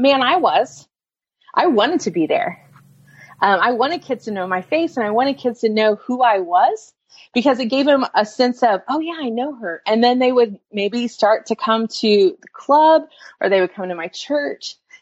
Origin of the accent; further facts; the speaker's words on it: Midwest, United States; now in Atlanta, United States; You know, I grew up in the Midwest on a farm, and we did everything that the boys did